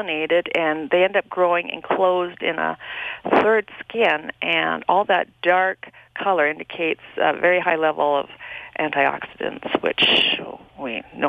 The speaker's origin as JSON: {"language": "English", "region": "Saskatchewan", "country": "Canada", "tie": "born or raised there", "lives_now": "United States", "said": "And I grew up eating them in Saskatchewan."}